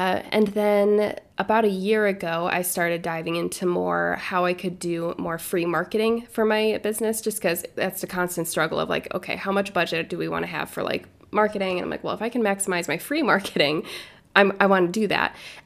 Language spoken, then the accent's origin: English; New York, United States; which is a wedding in Seattle, Washington, which I'm from New York.